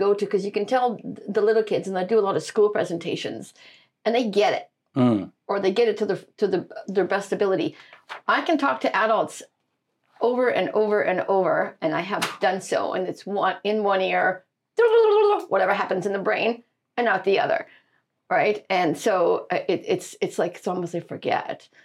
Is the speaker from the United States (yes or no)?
no; Lithuania; now in Canada; I'm originally from Lithuania, moved to Canada in 79.